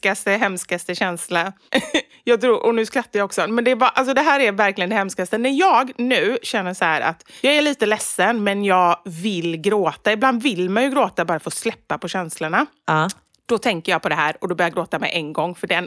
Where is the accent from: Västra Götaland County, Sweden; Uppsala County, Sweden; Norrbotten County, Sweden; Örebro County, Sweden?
Västra Götaland County, Sweden; Gothenburg; accent: Gothenburg dialect; now in Stockholm, Sweden; Och det har varit lite samma med min dialekt. Sen jag flyttade upp till Stockholm så bara, nej men gud, jag kan inte prata så mycket göteborgska.